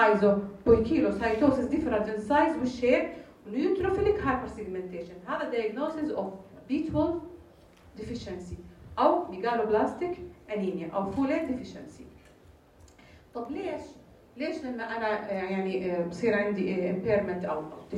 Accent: Jordan; زي الترند اللي صار عندنا بالاردن قبل تقريبا 10 سنين

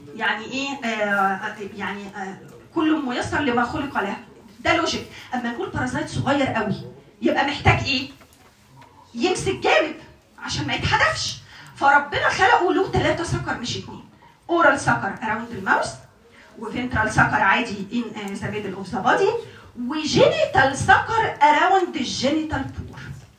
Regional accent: Egypt; فطبعا عندنا في مصر بحيرات وبحار كتير

